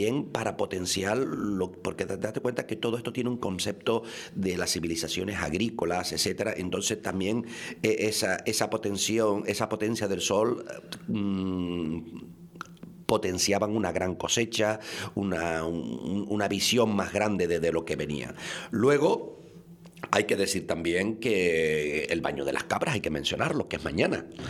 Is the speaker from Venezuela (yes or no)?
no; Punta Brava, Canary Islands, Spain; Yo me crié en Punta Brava y yo me acuerdo cuando yo tendría 10, 11, 12, 13 años, 14 años, se hacían varias hogueras